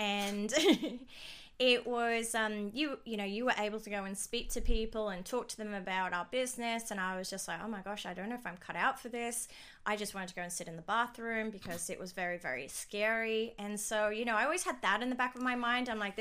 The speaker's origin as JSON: {"language": "English", "region": "Dubai", "country": "United Arab Emirates", "tie": "born or raised there", "also_born_or_lived": "Sydney, Australia", "moved": "as an adult", "said": "So I grew up born and raised in Dubai, and once I finished school, I didn't know what I wanted to do, so I just copied my older sister, and she had moved to Australia to study a Bachelor of Business"}